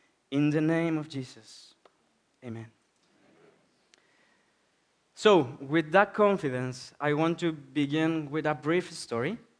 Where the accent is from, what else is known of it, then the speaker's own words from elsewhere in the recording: Chile; now in Spain; For those who don't know me yet … from Chile, Latin America, in the south at the end of the year.